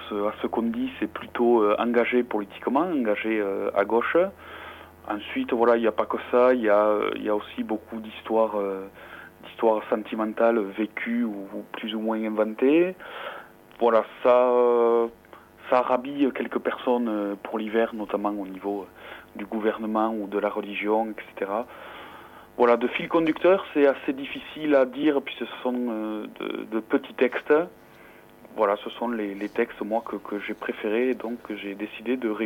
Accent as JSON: {"language": "French", "town": "Olemps", "region": "Occitanie", "country": "France", "lives_now": "Aubin, France", "said": "J'habite sur Aubin, donc je suis originaire de Olemps, à côté de Rodez."}